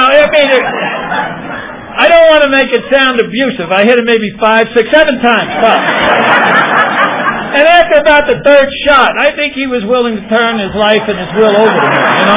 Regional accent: New York, United States; I'm from New York. We invented the hustle.

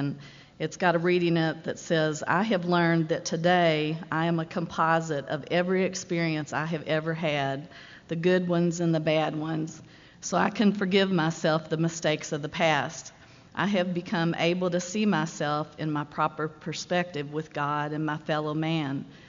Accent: Louisville, Kentucky, United States; When I was growing up in Louisville, both my parents were adult children of alcoholics, I've learned.

